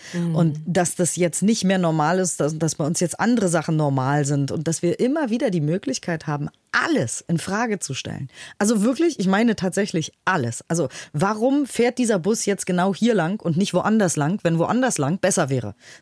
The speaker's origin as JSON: {"language": "German", "country": "Germany", "said": "ich spreche Englisch und ein bisschen Spanisch und ansonsten Deutsch"}